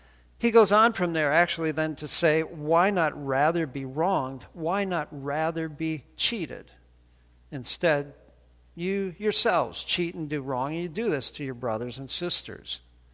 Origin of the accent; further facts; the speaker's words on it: Canada; now in United States; And so it would be really wrong for me to swear allegiance to the flag of Canada now because I'm not a Canadian citizen anymore.